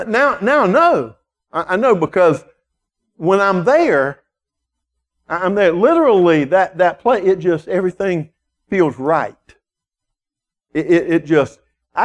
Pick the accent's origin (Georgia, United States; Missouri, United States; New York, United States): Georgia, United States; Savannah; also born or lived in Texas; Audrey and I, you know, I grew up in Savannah here all my life, and then we got married. We moved to Texas. And lived in Texas, other parts of Georgia.